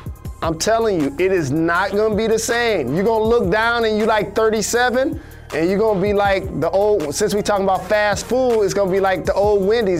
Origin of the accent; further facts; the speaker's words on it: Michigan, United States; Well, my hometown, Michigan, has already acknowledged over the next 3 months it'll be total remote learning.